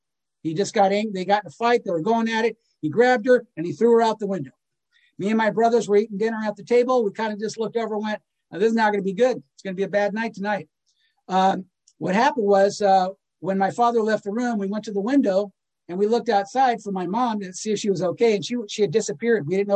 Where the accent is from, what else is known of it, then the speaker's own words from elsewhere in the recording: Los Angeles, California, United States; We grew up in Baldwin Hills, and we'd have to go find him.